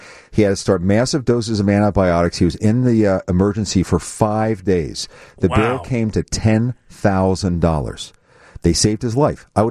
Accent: Philadelphia, Pennsylvania, United States; I grew up in Philadelphia with the Boss Jocks.

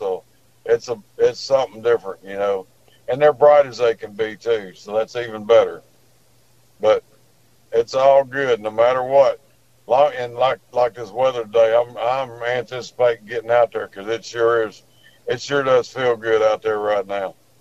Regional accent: Texas, United States; I grew up crappie fishing on Livingston

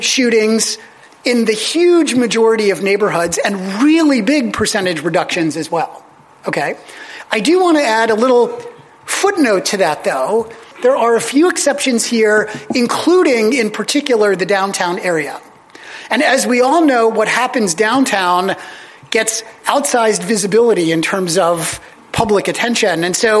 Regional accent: Pennsylvania, United States; now in Chicago, United States; I grew up outside of Philadelphia.

